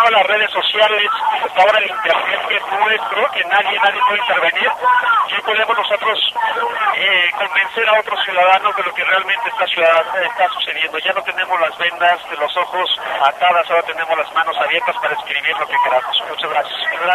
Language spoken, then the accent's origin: Spanish; Toluca, State of Mexico, Mexico; Nosotros venimos de Toluca, Estado de México. Venimos desde allá